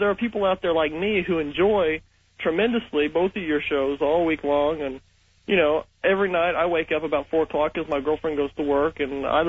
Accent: Kansas, United States; now in Oklahoma City, United States; growing up, when I was about 8 years old, we were living in an older house in a small town in Kansas. And I'm calling from Oklahoma City.

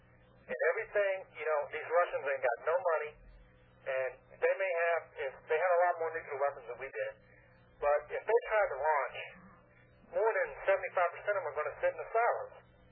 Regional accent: United States; I mean, I'm an American. I've been serving in this military for 11 years, and I love this country.

